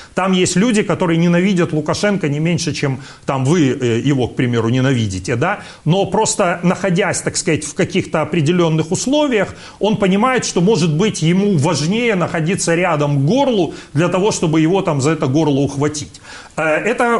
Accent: Belarus; Вопрос в том, что мы, белорусы, мне кажется, что уже наелись

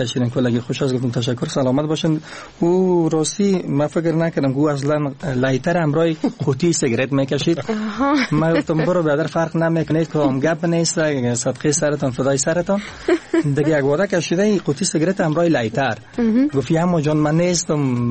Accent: Kabul, Afghanistan; born there; تولد خودم زاده کابل هستیم قبلگاه صاحب همچنان دیگه اصلا ما از ولایت لوگر هستیم.

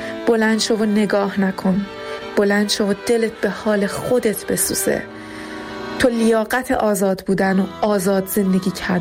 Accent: Iran; من ایرانی هستم. با افتخار میگم که ایرانی هستم

